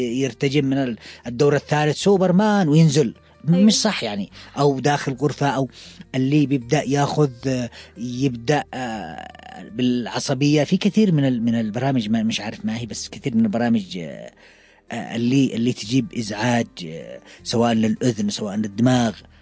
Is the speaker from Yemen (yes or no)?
yes; Yemen; أنا جالس أبني ثقافتي كيمني